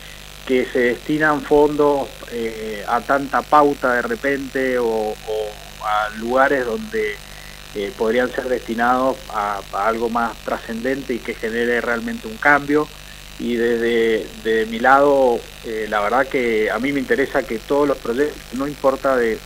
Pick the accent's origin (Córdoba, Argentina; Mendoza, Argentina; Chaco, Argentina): Mendoza, Argentina; qué es las cosas que tenemos que hacer como mendocinos, sin importar de dónde vengamos